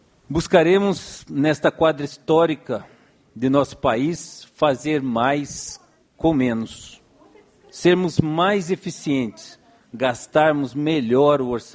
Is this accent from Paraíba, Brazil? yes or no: no; Curitiba, Paraná, Brazil; born there; now in Goiás, Brazil; Aos que não sabem, sou goiano, por acaso nascido no frio de Curitiba, mas há muito mais anos aqui nesta terra